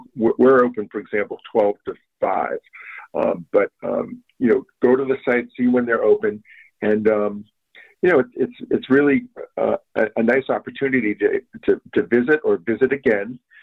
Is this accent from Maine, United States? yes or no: yes; Maine, United States; And here in New England, I'm originally from Maine, and I moved here to Connecticut.